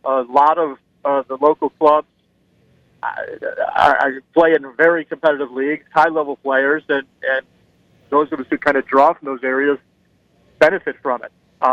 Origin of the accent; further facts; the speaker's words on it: Florida, United States; I grew up in Broward County, went to school in St. Thomas, graduated St. Thomas in the early 80s